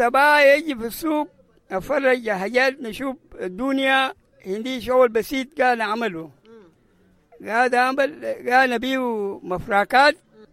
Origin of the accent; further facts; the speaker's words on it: Rumbek, Lakes, South Sudan; moved away; also born or lived in Ethiopia / Kenya; انا قمت من رومبيغ وجيت في اثيوبيا. قعدت في اثيوبيا هناك وصل والد في اثيوبيا وقمنا من اثيوبيا لكينيا.